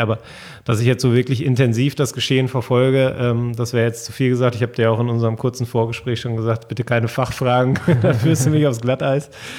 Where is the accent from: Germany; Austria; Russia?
Germany; Essen, North Rhine-Westphalia; now in Fröndenberg, Germany; ich komme ja gebürtig aus Essen eigentlich, bin dann durch meine Frau dann letztlich nach Fröndenberg gezogen